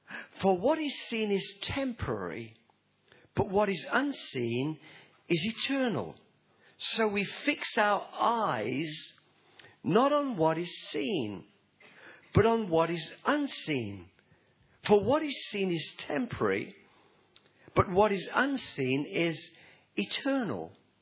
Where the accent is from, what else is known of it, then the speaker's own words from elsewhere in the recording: United Kingdom; accent: English; now in Australia; Pop, you're not supposed to talk like that. You're an Aussie. But I still talk like I'm English because I've got that cultural background that is shaped.